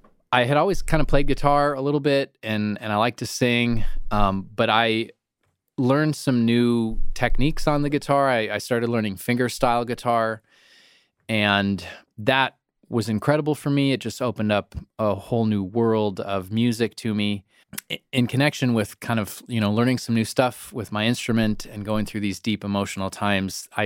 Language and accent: English; Minnesota, United States; So I grew up in Minnesota, which is kind of in the northern central United States, colder state.